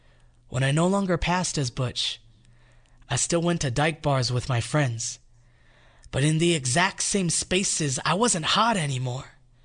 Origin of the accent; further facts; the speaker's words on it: Hawaii, United States; The first time I was called that, I was 16 growing up in Hawaii.